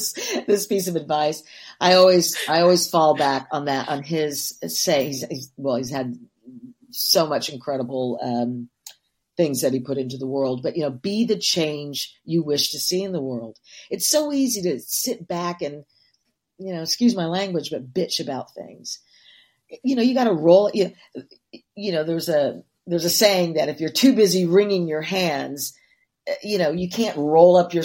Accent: Shetland, Scotland, United Kingdom; So, you know, I'm from Shetland

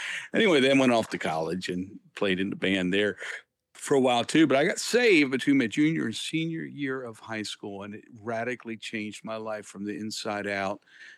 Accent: Enola, Pennsylvania, United States; So, yeah, I was raised in Enola, Pennsylvania, and went to, it's E-N-O-L-A, like the Enola Gay Airplane. And then I was went to the East Pennsboro School District.

